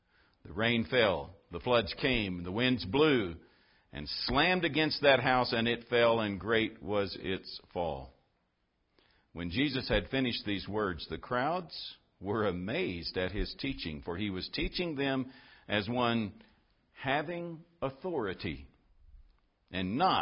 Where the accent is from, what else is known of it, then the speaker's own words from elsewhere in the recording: Oklahoma, United States; I grew up in Oklahoma where we had coyotes